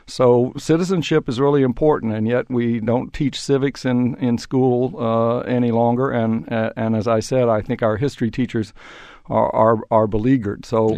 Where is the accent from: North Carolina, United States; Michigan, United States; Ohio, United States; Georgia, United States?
Georgia, United States; Atlanta; Well, I grew up in Atlanta, segregated Atlanta, the child of a dry cleaner who was terrified of politics and scared of race relations in the segregated era.